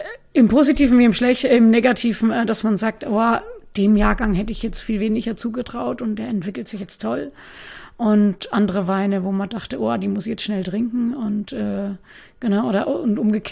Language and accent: German; Bavaria, Germany; ich komme aus Franken, muss ich mein R wieder rausholen. Ich habe in Nürnberg meine Ausbildung noch gemacht